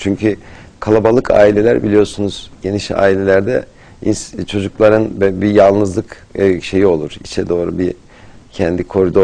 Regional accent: Malatya, Turkey; Evet, Malatya doğumluyum ben

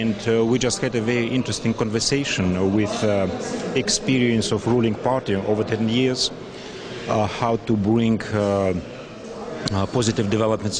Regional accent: Russia; also born or lived in Moscow; now in Netherlands; I'm from the Netherlands, originally from Russia, and I spent my time between the Netherlands and Russia, Moscow.

